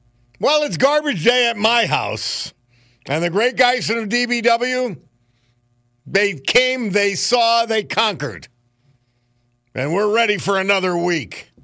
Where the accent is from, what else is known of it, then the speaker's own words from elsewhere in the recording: Dunmore, Pennsylvania, United States; So illegal immigration hit home in my, my hometown, but it's not where I live now, of Dunmore yesterday.